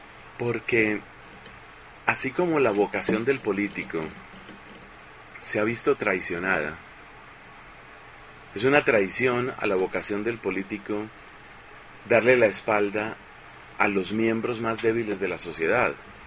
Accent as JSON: {"language": "Spanish", "country": "Costa Rica", "said": "yo soy tico"}